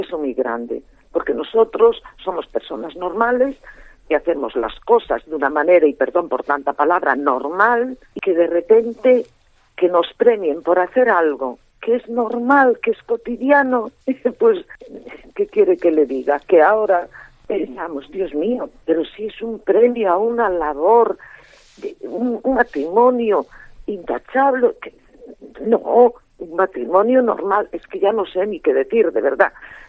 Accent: Galicia, Spain; also born or lived in Catalonia; queríamos que nuestros hijos recibiesen la educación en Galicia, que es mi tierra y la tierra adoptiva de Eduardo.

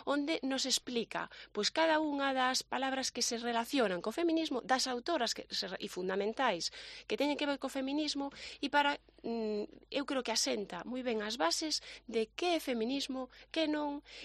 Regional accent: Galicia, Spain; Xa non só como galego

